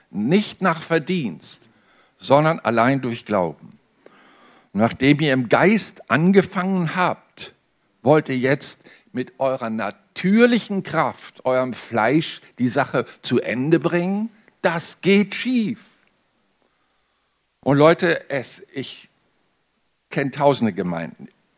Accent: North Germany, Germany; Alter schützt vor Torheit nicht, sagt man bei uns in Norddeutschland. Ist das hier im Süden auch so?

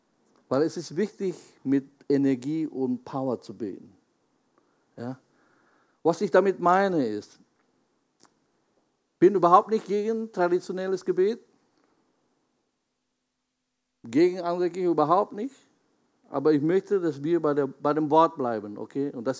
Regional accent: Jakarta, Indonesia; German is a second language; also bei mir in Jakarta, wo ich herkomme?

